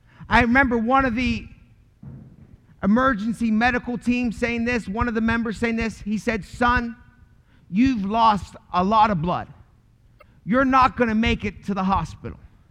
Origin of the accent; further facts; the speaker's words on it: Baltimore, Maryland, United States; born there; But I want to tell you, I was born in Baltimore, Maryland, and all my family was wrapped up into a lifestyle of drugs and alcohol.